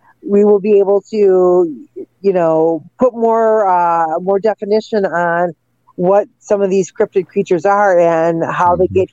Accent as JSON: {"language": "English", "region": "Great Lakes", "country": "United States", "said": "I'm from the Great Lakes, and we have lots of lake monster reports."}